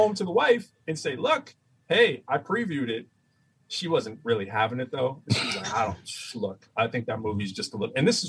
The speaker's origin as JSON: {"language": "English", "town": "Lowell", "region": "Massachusetts", "country": "United States", "tie": "born there", "said": "I was born in Lowell, Massachusetts."}